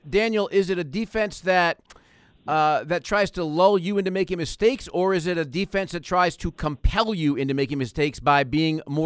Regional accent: Midwest, United States; I'm a Midwesterner, so I'm good with that weather, absolutely.

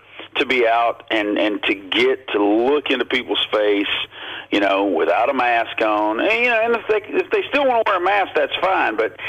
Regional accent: Blue Ridge, Georgia, United States; So, so you know, when you're growing up in Blue Ridge, you know, it was right there. You know, literally as far north in Georgia as you can get.

